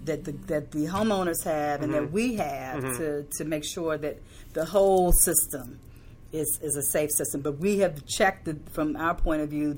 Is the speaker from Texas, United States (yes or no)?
no; Washington, District of Columbia, United States; I grew up in Washington, D.C., so I'm a product of D.C. public schools.